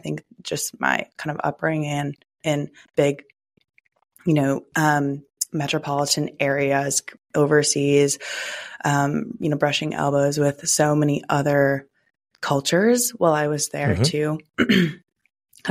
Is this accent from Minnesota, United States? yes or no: yes; Minnesota, United States; born there; so I was born in Minnesota, from the Midwest.